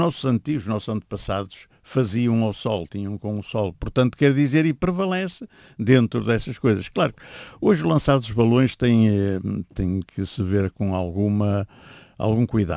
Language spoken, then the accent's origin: Portuguese; São Martinho de Recesinhos, Porto, Portugal; born there; eu nasci lá perto, nasci ali em São Martinho de Recesinhos, que é perto